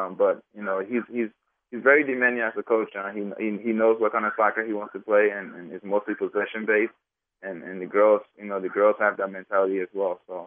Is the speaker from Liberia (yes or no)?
yes; Liberia; born there; Well, I was born in West Africa, Liberia, and I started playing soccer when I was about 5.